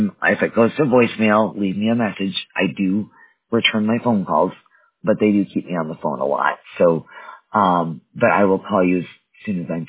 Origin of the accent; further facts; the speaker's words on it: Wisconsin, United States; now in Colorado, United States; I live in Colorado now, but I grew up in Wisconsin where we had good ice and we did ice fishing.